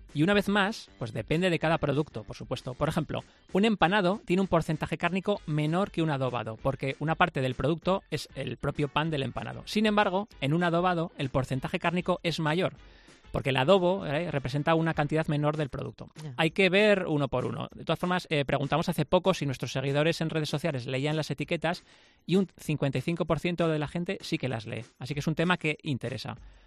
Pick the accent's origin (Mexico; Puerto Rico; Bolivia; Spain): Spain; Zaragoza, Aragon; yo también soy de Zaragoza, llevo pues también 6 años también como Berta